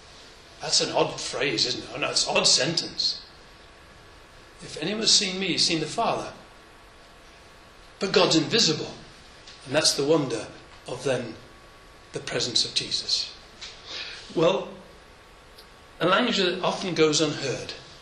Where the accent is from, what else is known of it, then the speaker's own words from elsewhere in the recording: England, United Kingdom; He's Dutch, I'm English.